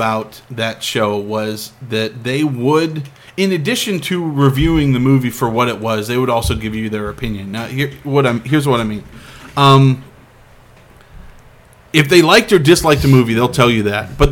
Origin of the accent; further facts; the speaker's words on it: Clovis, United States; I told him part of the bit about growing up in Clovis